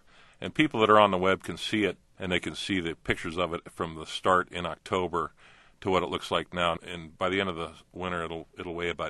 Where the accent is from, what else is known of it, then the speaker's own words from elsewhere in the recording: Florida, United States; I grew up in Florida, so I remembered when it was frost warnings came, we'd turn the water on the sprinklers to the trees, the citrus trees